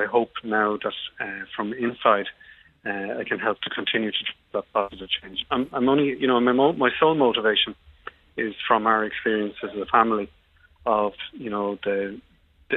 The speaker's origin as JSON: {"language": "English", "town": "Finglas", "region": "Leinster", "country": "Ireland", "said": "I'm from Finglas, which is a population of about 70,000."}